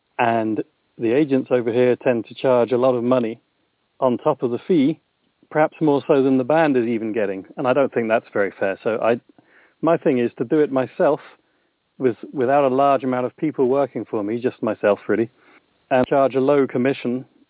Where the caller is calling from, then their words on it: Brighton, South East England, United Kingdom; Yeah, I'm in Brighton in the UK, down on the south coast.